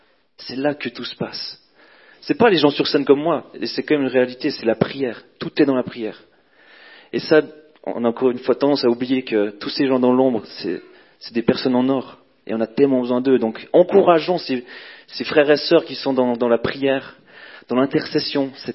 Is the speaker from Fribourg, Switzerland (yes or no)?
yes; Fribourg, Switzerland; comme je pense que vous l'avez pu comprendre. J'ai grandi dans la Gruyère.